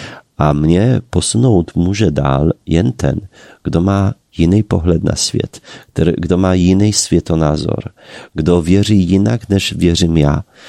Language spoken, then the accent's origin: Czech; Poland; Czech is a second language; ty, kteří jsou v Česku hrdinami, ty u nás v Polsku jsou těmi nejodpornějšími